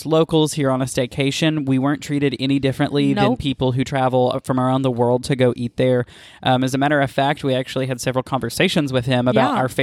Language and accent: English; Appalachia, United States; And I am an Appalachian boy, and I like my biscuits and gravy.